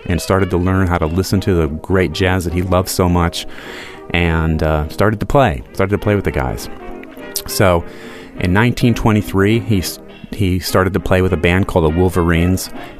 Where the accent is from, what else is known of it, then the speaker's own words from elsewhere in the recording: Rock Island, Illinois, United States; where I was growing up, which is the Quad Cities, I grew up in Rock Island, Illinois.